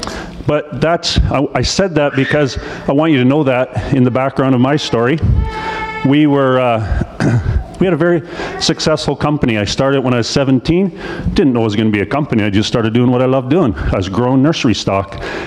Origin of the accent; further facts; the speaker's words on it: Chilliwack, British Columbia, Canada; we're from Chilliwack, BC, born and raised there, both Marianne and I. We grew up in the same church, Dutch Reformed Church.